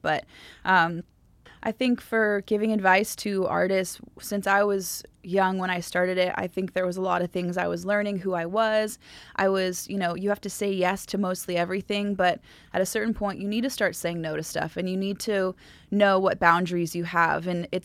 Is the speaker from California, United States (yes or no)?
yes; California, United States; I was from Southern California, I didn't really wear makeup